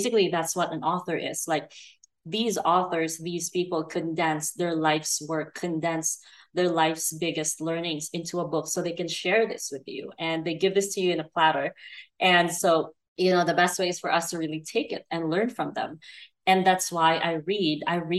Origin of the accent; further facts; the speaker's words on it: Philippines; English is a second language; So I speak English as a second language. I grew up in the Philippines. For those who don't know, I'm Filipina. Although my latest ancestry test, DNA test, showed that I was like 65% Chinese, 12% Vietnamese, and 12% Filipina.